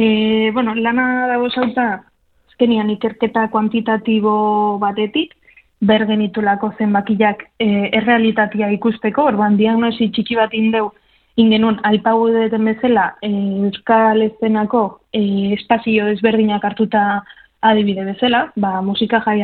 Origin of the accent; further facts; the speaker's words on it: Zestoa, Basque Country, Spain; bereziki nire herrian bertan, Zestuan